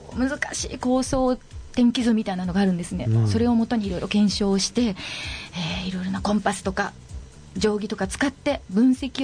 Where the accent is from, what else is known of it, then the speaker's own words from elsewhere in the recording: Oita, Japan; 私大分出身だったもので、ちょっと実家に帰っている時に